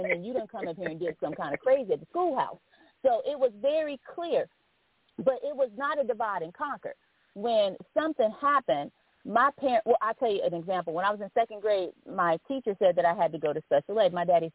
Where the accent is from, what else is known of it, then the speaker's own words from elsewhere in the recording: Alabama, United States; because my mom and my dad, we were raised or reared in Alabama.